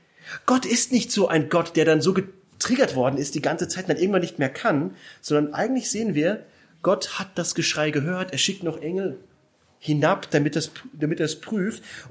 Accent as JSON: {"language": "German", "region": "Hesse", "country": "Germany", "said": "ich komme ja aus Hessen"}